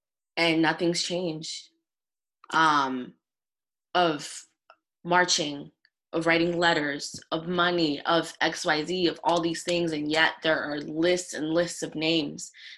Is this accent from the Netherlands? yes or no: no; Zimbabwe; when I was growing up in Zimbabwe